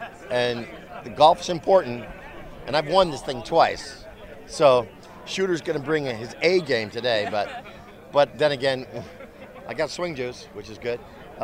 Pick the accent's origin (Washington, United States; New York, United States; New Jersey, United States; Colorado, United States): New York, United States; No, but I'm an upstate New York guy. I love me some upstate New York. I'm from the Finger Lakes